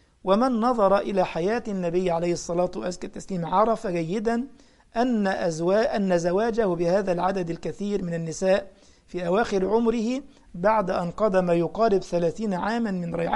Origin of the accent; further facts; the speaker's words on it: Egypt; وأرسل له العسل من مدينة اسمها بنها عندنا في مصر